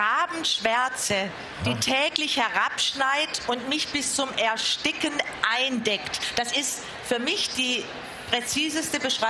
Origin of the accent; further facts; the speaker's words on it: Meßkirch, Baden-Württemberg, Germany; Wir kommen aus derselben Gegend, aus der Bodenseegegend. Und Der Schmerz ist dort sehr beheimatet bei anderen Dichtern, die wir beide schätzen, zum Beispiel Arnold Stadler. Und er ist beheimatet bei einem Philosophen aus meiner Heimatstadt Meßkirch